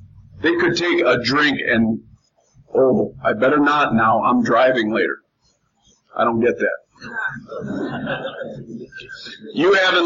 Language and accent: English; Chicago, Illinois, United States; I grew up in Chicago.